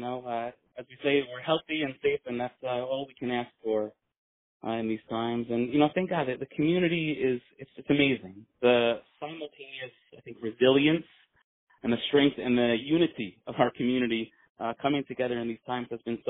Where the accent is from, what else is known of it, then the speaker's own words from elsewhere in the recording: New York, United States; It's on Long Island, and I grew up on Long Island